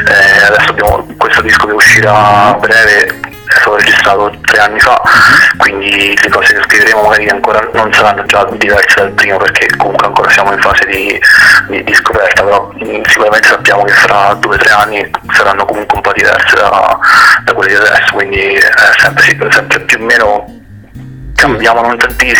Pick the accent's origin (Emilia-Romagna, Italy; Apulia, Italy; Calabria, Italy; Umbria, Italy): Umbria, Italy; Terni; noi siamo di Terni, una città molto grande